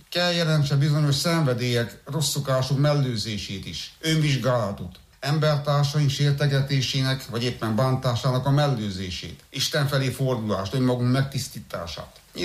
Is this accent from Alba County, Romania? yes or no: yes; Cetatea de Baltă, Alba County, Romania; Kökülőváron, ahol felnőttem